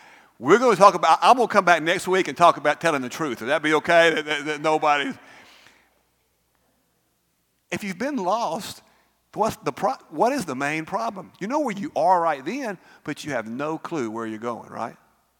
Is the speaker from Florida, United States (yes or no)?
no; Birmingham, Alabama, United States; I grew up in Birmingham, Alabama. And like I just told you, I'm from Roebuck in the eastern part of Birmingham.